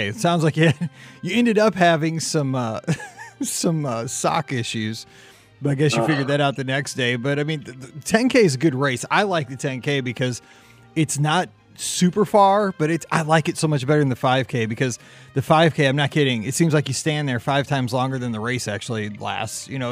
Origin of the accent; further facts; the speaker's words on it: Missouri, United States; See, I'm from Missouri.